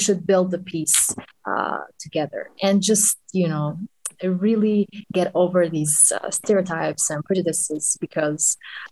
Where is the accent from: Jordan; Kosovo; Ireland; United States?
Kosovo; There was this woman, when I told her that I'm from Kosovo, she gave me a free drink and all these things.